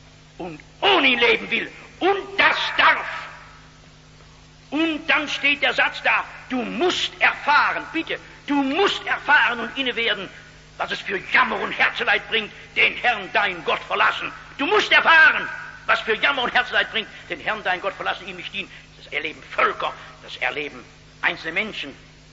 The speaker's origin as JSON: {"language": "German", "region": "North Rhine-Westphalia", "country": "Germany"}